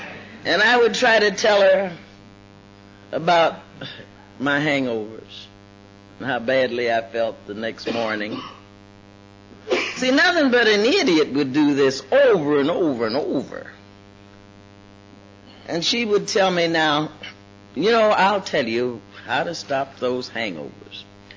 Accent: Ohio, United States; And, I'm from Ohio. That's Buckeye State.

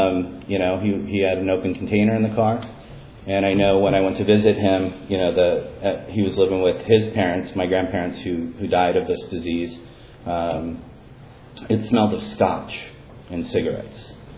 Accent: Los Angeles, California, United States; I was born in Los Angeles, raised by a single mom.

